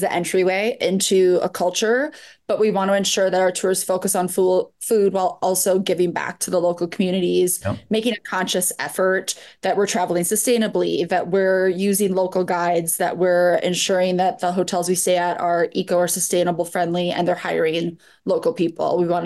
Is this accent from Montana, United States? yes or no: no; New York, United States; Yeah, Sasha is from Iowa. I'm from New York.